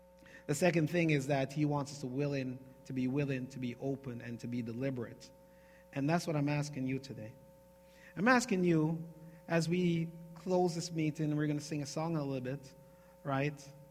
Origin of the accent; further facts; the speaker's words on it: Jamaica; I'm from Jamaica, and Jamaicans say a word like stupidest.